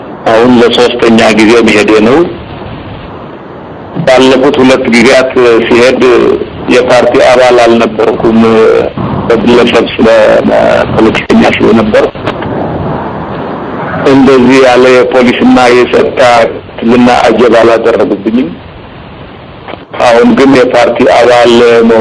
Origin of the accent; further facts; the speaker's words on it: Tembien, Tigray, Ethiopia; ወደ ትግራይ በተለይ ደግሞ ወደ ተንቤን ነው የሄድኩት። ተንቤን የተወለድኩበት አካባቢ ነው፣ ያደኩበት አካባቢ ነው።